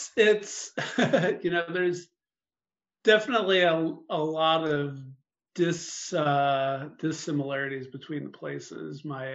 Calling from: Chicago, Illinois, United States; Yeah, we're pretty northern edges of Chicago, but still in the city.

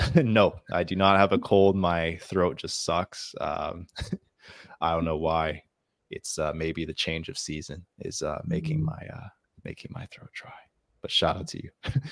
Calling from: Bangladesh; I'm joining from Bangladesh, sir.

